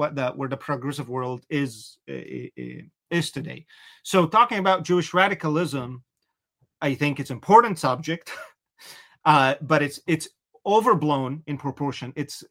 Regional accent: Egypt; You know, growing up in Egypt, that was actually all the information.

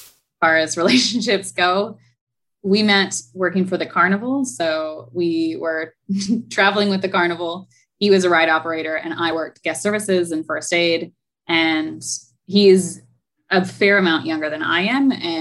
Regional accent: Alberta, Canada; now in Bahamas; So I am Canadian. I am from Alberta. We moved a lot as kids. So I'm a bit of a nomad by genetics, I suppose.

